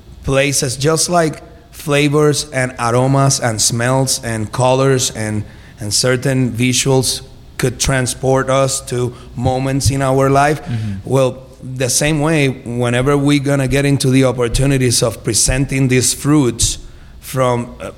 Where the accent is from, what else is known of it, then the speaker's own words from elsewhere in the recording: Puerto Rico; I grew up in the Caribbean. You know, I'm from Puerto Rico, grew up in Puerto Rico.